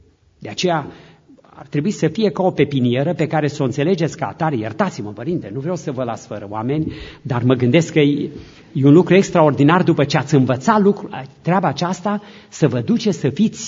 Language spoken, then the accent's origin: Romanian; Romania; Regățenii de unde sunt eu acolo spun că ardelenii sunt niște oameni reci, așa spun.